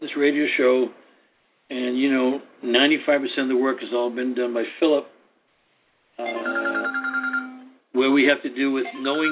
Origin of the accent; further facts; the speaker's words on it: Ireland; Sorry. I'm Irish.